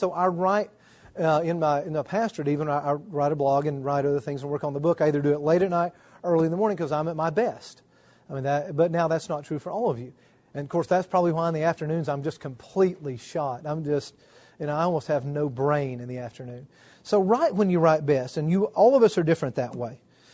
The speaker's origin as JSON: {"language": "English", "region": "Deep South", "country": "United States", "said": "I'm from the Deep South, so it's endemic."}